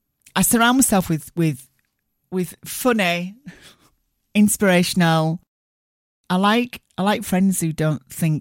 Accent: Barnsley, Yorkshire and the Humber, United Kingdom; That now lives in a museum in my hometown of Barnsley.

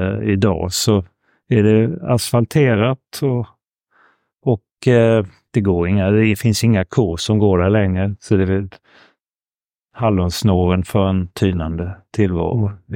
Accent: Copenhagen, Capital Region of Denmark, Denmark; jag växte upp i Köpenhamn. Mm. Och min enda kontakt med Sverige var ju att jag pratade svenska med mina föräldrar

